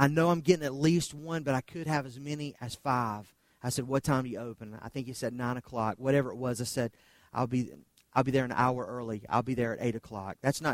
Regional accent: the South, United States; Now, I grew up in the South where when a woman is at the door, a man opens the door and lets her walk in first

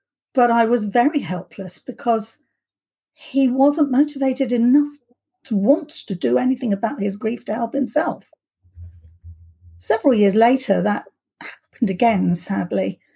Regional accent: Reading, South East England, United Kingdom; But for me, a great deal of them were in London, whereas I grew up in Reading.

